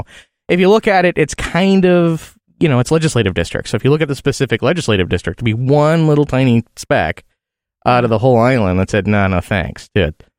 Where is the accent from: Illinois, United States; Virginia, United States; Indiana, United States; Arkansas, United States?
Illinois, United States; I'm not Irish. I'm from Illinois. I'm Illinoisan.